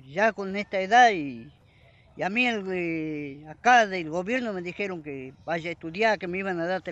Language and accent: Spanish; Tucumán, Argentina; also born or lived in Buenos Aires; now in Santa Rosa, Argentina; yo soy de Tucumán, me vine... Uh-huh. Estaba trabajando en Buenos Aires y después me vine acá, y hace 15 años que estoy acá yo.